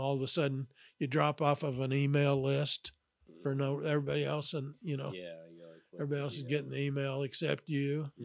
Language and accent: English; Kansas, United States; I mean, I grew up in Kansas. I've got a lot of friends that live out west